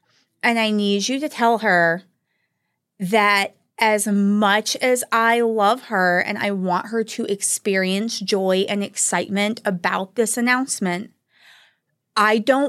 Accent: the South, United States; Okay. We're from the South. I got a lot of very religious comments.

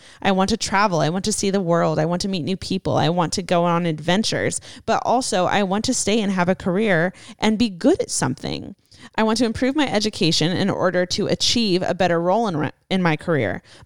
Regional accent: Portugal; English is a second language; you can say it. I'm from Portugal.

